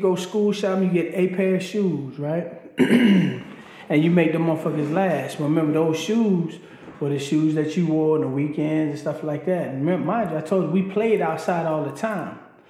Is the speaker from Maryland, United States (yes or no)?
yes; Baltimore, Maryland, United States; I was raised in Baltimore, Maryland. I spent a lot of time back and forth, kind of the old adage, the country mouse, city mouse